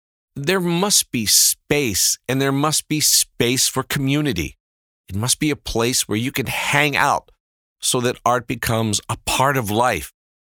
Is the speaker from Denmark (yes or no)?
yes; Falster, Zealand, Denmark; now in Copenhagen, Denmark; When I came to Copenhagen from Falster, there was a really long way into Copenhagen.